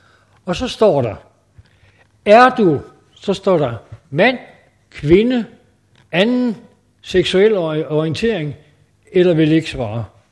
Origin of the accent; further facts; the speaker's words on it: Zealand, Denmark; Nu er jeg selv sjællænder